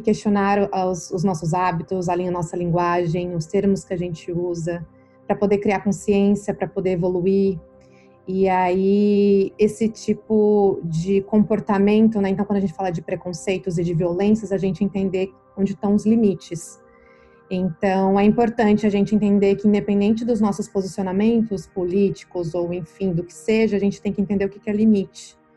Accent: Brazil; A gente, como brasileiro, faz parte também se questionar

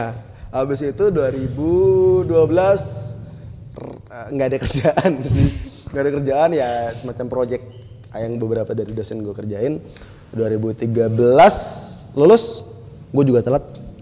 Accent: Bontang, East Kalimantan, Indonesia; dari kecil saya SMA di Bontang

